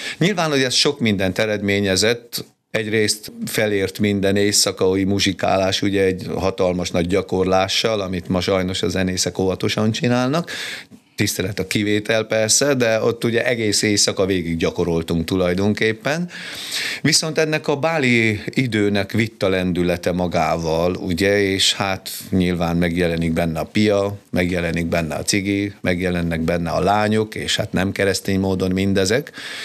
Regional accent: Misentea, Harghita, Romania; 4 voltunk testvérek, első gyerek vagyok, ugye édesapám kántor volt, több mint 40 éven keresztül ott a csík menasági templomba, ugye, és hát a kántori lakásban éltünk, nőttünk fel.

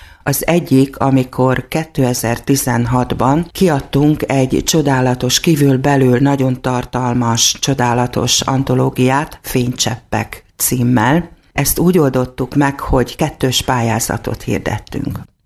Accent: Baja, Bács-Kiskun, Hungary; born there; now in Kiskunhalas, Hungary; Baján születtem, és Kiskunhalason élek már nagyon régóta. Tanyasi lány vagyok, tanyán nőttem fel

